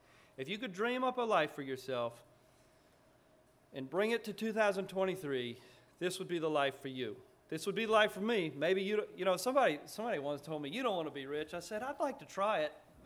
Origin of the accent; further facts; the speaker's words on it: New Orleans, Louisiana, United States; I'm not a farmer. I grew up in New Orleans, and irony of irony, I pastor a bunch of farmers.